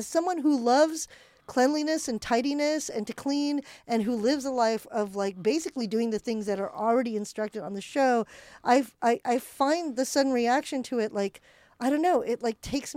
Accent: Philippines; maybe I just have a reaction to Japanese colonizers because I'm Filipino.

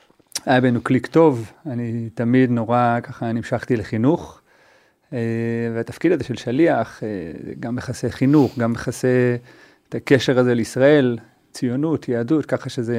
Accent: Jerusalem, Jerusalem District, Israel; אני בארץ, אני מקור ירושלמי

